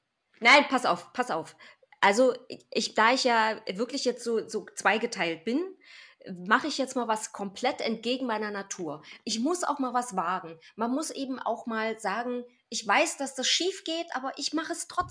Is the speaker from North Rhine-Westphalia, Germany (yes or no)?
no; Berlin, Germany; Wieder, als Berliner heute, ist das genetisch.